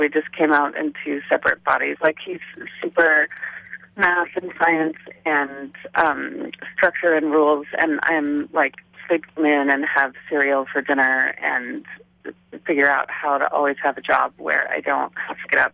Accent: Seattle, Washington, United States; also born or lived in Bay Area; My parents married there. My brother and I were born in the Bay Area, and I grew up mostly in Seattle.

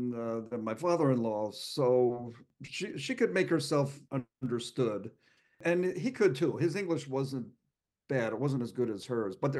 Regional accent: United States; growing up in America, you know, we don't ever have to face anything even close to that.

